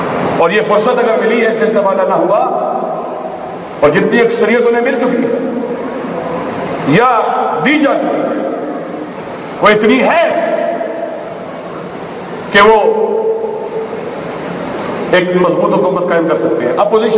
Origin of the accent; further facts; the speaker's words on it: Pakistan; یہ ہماری مادر وطن ہے، ہم پاکستانی ہیں.